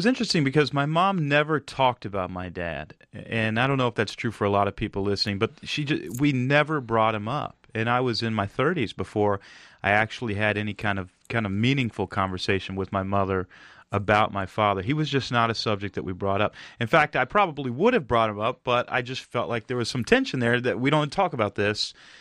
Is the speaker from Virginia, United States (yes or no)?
no; Texas, United States; moved away as an adult; I grew up in Texas. A friend of mine and I, when I was 20 or 21, jumped in a Volkswagen camping van.